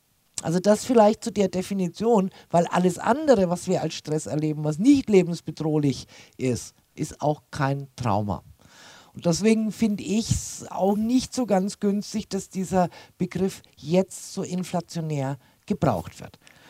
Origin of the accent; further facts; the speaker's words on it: Switzerland; klar, ich komme jetzt aus der Schweiz